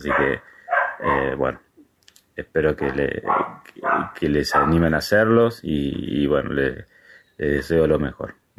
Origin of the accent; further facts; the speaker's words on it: Santa Fe, Argentina; yo soy de Santa Fe.